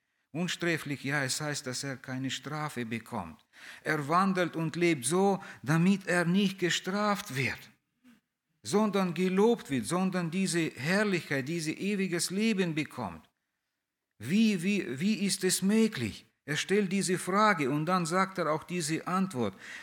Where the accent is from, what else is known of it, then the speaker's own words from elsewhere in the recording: Russia; German is a second language; now in Germany; Ja, bei uns in Russland war bis, glaube ich, die vierte Klasse, also erste drei Klassen war man in einem Zimmer und es war ein Lehrer da.